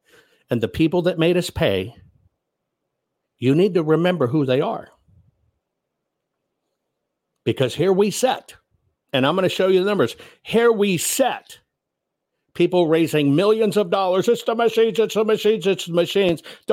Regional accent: Texas, United States; 1,250,710 in Texas. That was my home state.

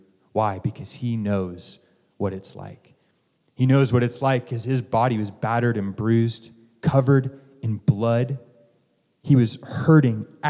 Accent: Colorado, United States; And as I grew up in Colorado, there was a mountain range in my backyard. I saw the Rockies stretch out before me.

